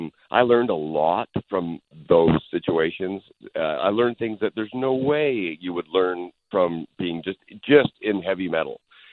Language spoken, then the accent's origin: English; Canada; moved away as an adult; now in Los Angeles, United States; Look, I came from Canada. I drove down with $200